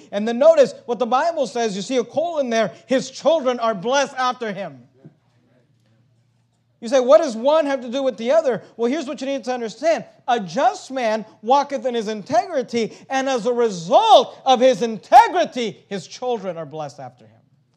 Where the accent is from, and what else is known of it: California, United States; born or raised there